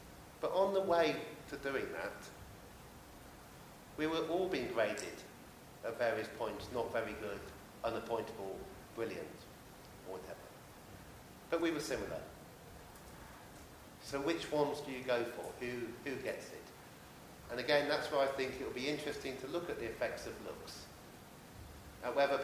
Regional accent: England, United Kingdom; born there; I was born in England in 1968.

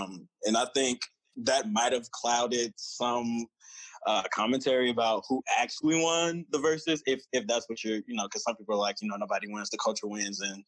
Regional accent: Alabama, United States; I was born and raised in Alabama, so I rep the South like a lot.

